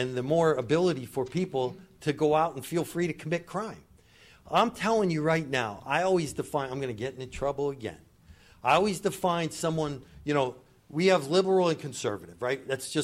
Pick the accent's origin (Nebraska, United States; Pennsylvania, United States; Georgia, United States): Pennsylvania, United States; Erie; I took advantage of the fact I was from Erie.